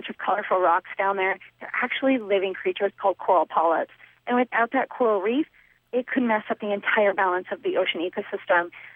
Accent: Pierre, South Dakota, United States; So I grew up in Pierce, South Dakota, and I went to school at South Dakota State University.

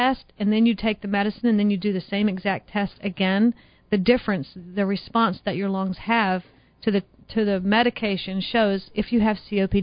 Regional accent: North Carolina, United States; accent: Southern; moved away; Yep, I moved to Michigan from North Carolina 16 years ago, and I've been in Michigan a long time, but I still like the snow.

